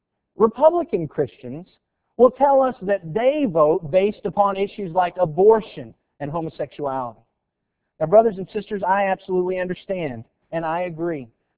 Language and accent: English; Tennessee, United States; and I just had to add this one in just because we're from Tennessee.